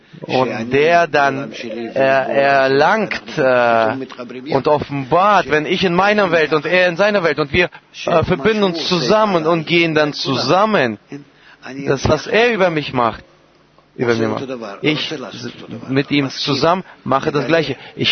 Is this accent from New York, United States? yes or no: no; Miami, Florida, United States; ich bin aus Miami.